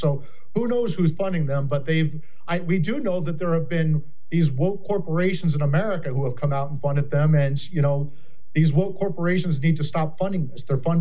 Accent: Iowa, United States; So I worked in the Senate for Senator Chuck Grassley from my home state of Iowa when he was the Judiciary Committee chairman.

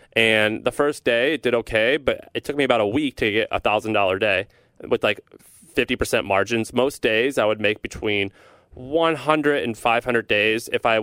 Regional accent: St. Louis, Missouri, United States; So I'm from Missouri. I'm from St. Louis, Missouri. A lot of people think I grew up as a hick. I kind of did, but I grew up in a city.

